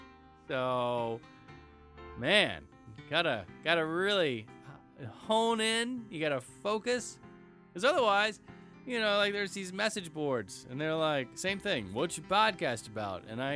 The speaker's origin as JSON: {"language": "English", "region": "Georgia", "country": "United States", "said": "I'm from Georgia. You would have thought I would have had crawfish."}